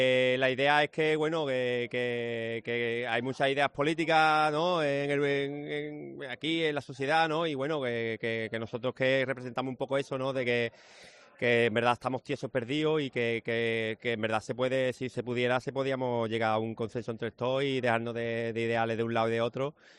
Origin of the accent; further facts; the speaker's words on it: Sanlúcar, Andalusia, Spain; now in Marmolejo, Spain; yo vivo un poquito más lejos, yo vivo en Marmolejo, aunque soy de Sanlúcar, pero vivo en Marmolejo por trabajo.